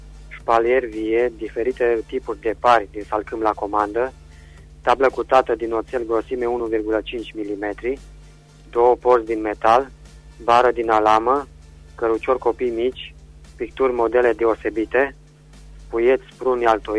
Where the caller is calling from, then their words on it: Oravița, Caraș-Severin, Romania; din Oravița.